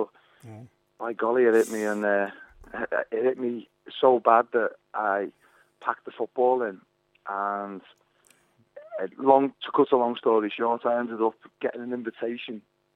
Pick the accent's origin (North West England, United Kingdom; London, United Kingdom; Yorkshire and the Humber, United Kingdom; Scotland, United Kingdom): North West England, United Kingdom; Liverpool; I'm coming from Liverpool as well, because there's no wrestlers from Liverpool. It was all Manchester, Wigan, Bradford, Leeds. So that coming from Liverpool at the time, it was like incredibly hard.